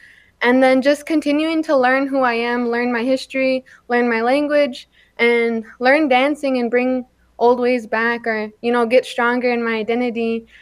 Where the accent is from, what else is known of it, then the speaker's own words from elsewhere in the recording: Lac du Flambeau, Wisconsin, United States; I'm Bear Clan from Lac de Flambeau, Wisconsin. I'm 20 years old.